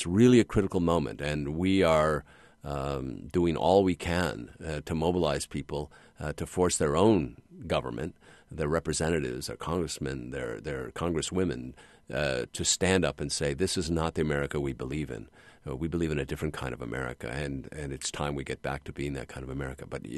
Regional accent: New York, United States; what happened in my hometown of New York and what happened in Washington on 9/11

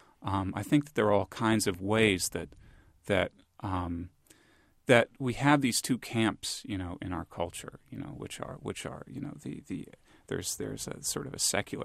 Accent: Brooklyn, New York, United States; born or raised there

